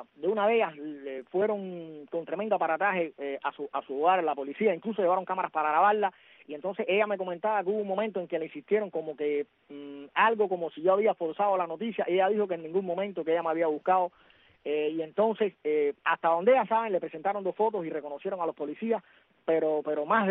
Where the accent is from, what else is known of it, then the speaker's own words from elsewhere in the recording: Cuba; soy un cubano común y corriente